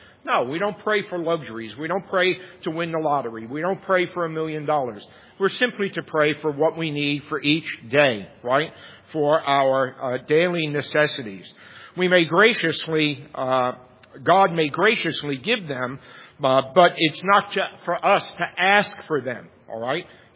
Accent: Bronx, New York, United States; I grew up in the Bronx

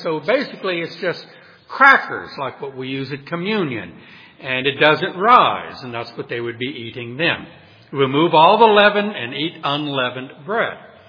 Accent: New Orleans, Louisiana, United States; For example, I'm from New Orleans. You go there at Mardi Gras, it's going to be teeming with tourists

